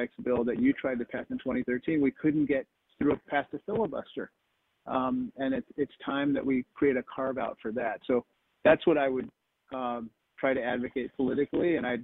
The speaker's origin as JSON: {"language": "English", "town": "Peoria", "region": "Illinois", "country": "United States", "said": "I'm from Peoria, Illinois, and there a lot of people do own firearms for the purpose of hunting."}